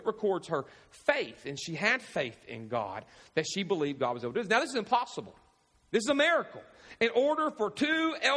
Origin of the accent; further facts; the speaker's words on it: Owensboro, Kentucky, United States; Owensboro, my hometown, was supposed to be where we were supposed to plant this great church at.